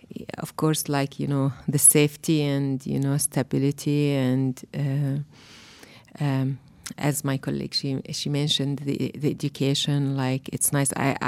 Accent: Syria; English is a second language; Yeah, I grown up in like what we can say conservative society

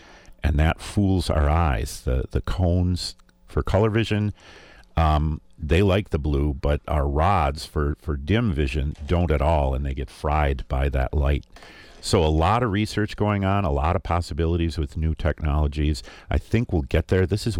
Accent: Saint Paul, Minnesota, United States; When I was a kid, I grew up in St. Paul, and there were a lot of people there, but we could see a lot of stars.

